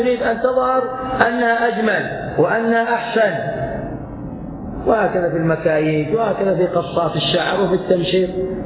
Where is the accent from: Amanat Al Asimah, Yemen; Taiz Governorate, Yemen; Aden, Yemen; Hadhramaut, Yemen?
Hadhramaut, Yemen; موجودة عندنا في حضرموت وفي غيرها من الأماكن